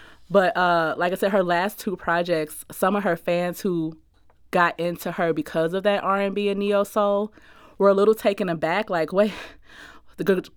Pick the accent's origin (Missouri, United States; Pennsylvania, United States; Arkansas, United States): Missouri, United States; St. Louis; like, we're from North St. Louis, so we especially got super-duper hype.